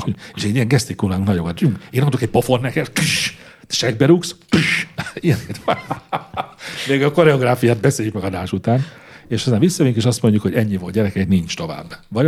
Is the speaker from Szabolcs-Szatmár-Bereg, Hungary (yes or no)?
no; Eger, Heves, Hungary; Én egri gyerek vagyok, én minden, de minden ősszel voltam szüretelni hétekig.